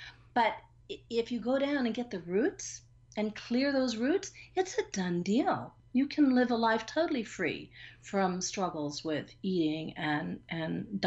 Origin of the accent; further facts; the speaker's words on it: Guam; because we grew up on Guam in the 50s and 60s